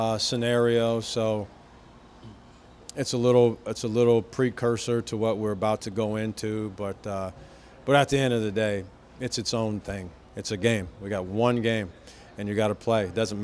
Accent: Ohio, United States; I'm from Ohio originally, so it's a little bit of a logistical nightmare for me

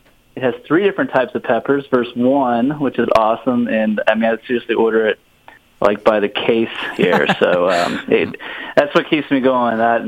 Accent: Louisville, Kentucky, United States; also born or lived in Cincinnati; but I've pretty much spent my whole life here in Louisville. My family moved here when I was really young, just a couple years old, and settled in the Highlands community here, and been here really ever since.

